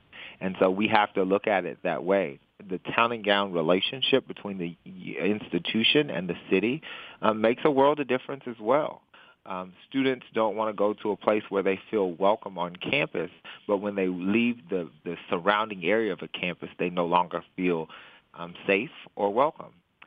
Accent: Murray, Kentucky, United States; when I was growing up in Murray, Kentucky

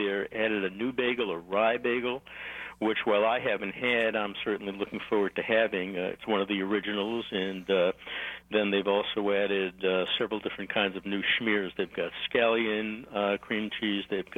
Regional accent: New York, United States; I am a New Yorker

